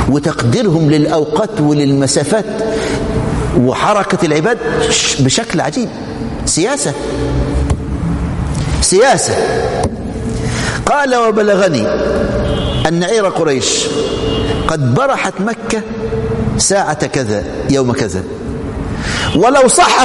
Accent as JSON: {"language": "Arabic", "country": "Egypt", "said": "كان عندنا في مصر في الأربعينات"}